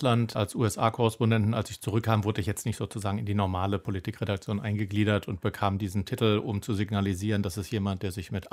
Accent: Baden-Württemberg, Germany; In der Kindheit bin ich im Schwarzwald aufgewachsen

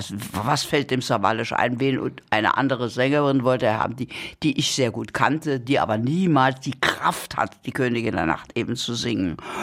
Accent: Potsdam, Brandenburg, Germany; wie wir in Potsdam waren, ich bin ja aufgewachsen im Schloss Sanssouci.

